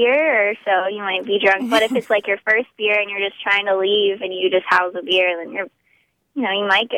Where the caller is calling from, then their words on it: Tallahassee, Florida, United States; I'm calling from Tallahassee, Florida.